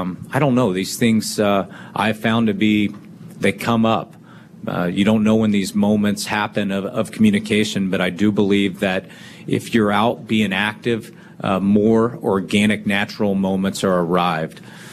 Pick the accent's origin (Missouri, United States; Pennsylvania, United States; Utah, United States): Missouri, United States; Kansas City; I grew up in Kansas City. I grew up a Royals fan, American League.